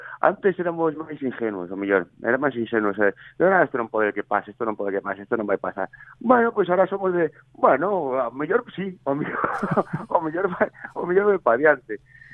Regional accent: Galicia, Spain; toda esa forma de sentir e de ver da nosa terra, sobre todo, porque son galegos, e os galegos nos gusta moito tirar pa diante

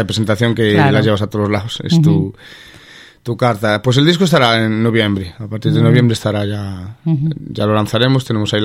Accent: Zaragoza, Aragon, Spain; born there; Tengo que decir que nací en Zaragoza

